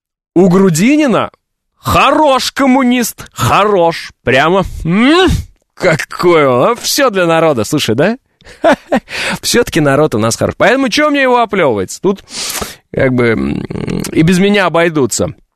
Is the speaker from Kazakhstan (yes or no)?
yes; Oral, West Kazakhstan Region, Kazakhstan; also born or lived in Orenburg Oblast; Вот, значит, детство. Казахстан, Уральск. И вот это вот юность и отрочество. Отроком, когда я был. Это все Оренбургская область.